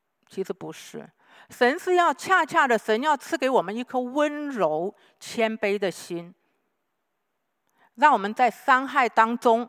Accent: China; 断过奶的孩子八九个月，在我们中国人文化，对不对？

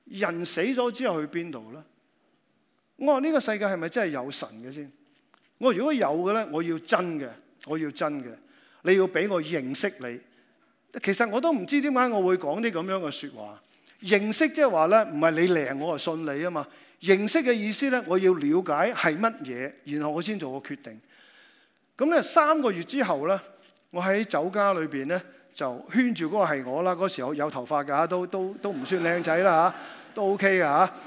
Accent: Macau; 我喺澳门长大啦

